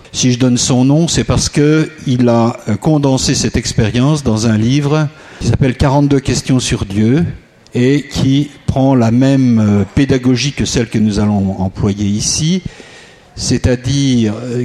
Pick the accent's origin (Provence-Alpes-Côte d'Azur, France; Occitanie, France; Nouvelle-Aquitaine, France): Nouvelle-Aquitaine, France; Bordeaux; je suis de Bordeaux et je suis membre de la communauté de l'Emmanuel.